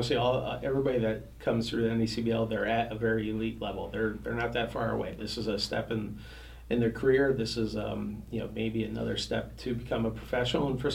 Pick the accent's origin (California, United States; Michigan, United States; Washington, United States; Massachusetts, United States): Massachusetts, United States; North Adams; there's a team that's being introduced and established in my hometown of North Adams.